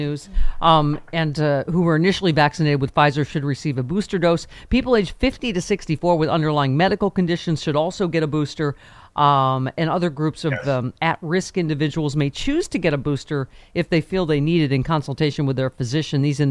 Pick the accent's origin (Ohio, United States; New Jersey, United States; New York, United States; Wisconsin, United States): New York, United States; Lockport; She's up to transit from my hometown of Lackport, New York.